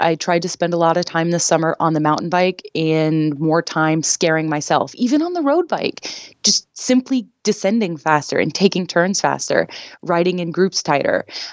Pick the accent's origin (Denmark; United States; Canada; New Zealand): United States; which is a very tricky thing to do as an American woman because we have so many qualified women